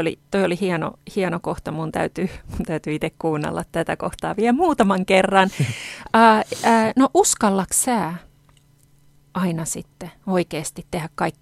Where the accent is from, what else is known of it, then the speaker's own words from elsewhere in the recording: Hämeenlinna, Kanta-Häme, Finland; also born or lived in United States; mä olin 24, kun mä tulin takaisin Suomeen ja mä olin ollut USA:ssa 5 vuotta ja palasin kotikaupunkiini Hämeenlinnaan